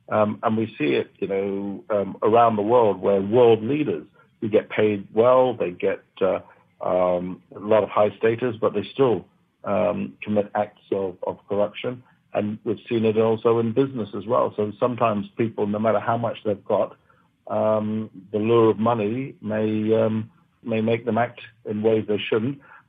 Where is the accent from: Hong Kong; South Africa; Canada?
Hong Kong; I grew up in Hong Kong. I remember in the 70s and early 80s.